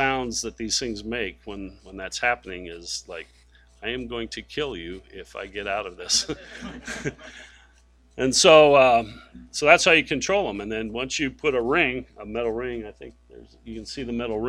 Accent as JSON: {"language": "English", "country": "Philippines", "tie": "born or raised there", "said": "where I grew up in the Philippines, I actually helped a farmer with his water buffalo"}